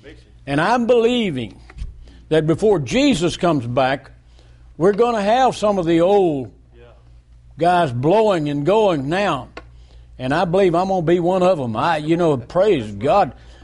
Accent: Texas, United States; I'm from Texas, and I keep drilling until I hit oil.

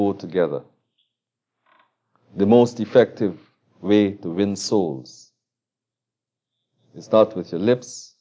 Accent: Guyana; born there; I was born in Guyana. And was the product of a religious home

